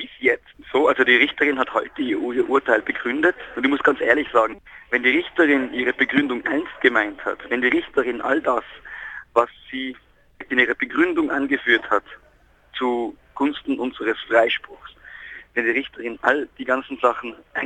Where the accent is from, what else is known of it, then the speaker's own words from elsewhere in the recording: Tyrol, Austria; Ich bin aus Tirol, mhm, und ich bin 3-mal die Woche von Tirol nach Wiener Neustadt gefahren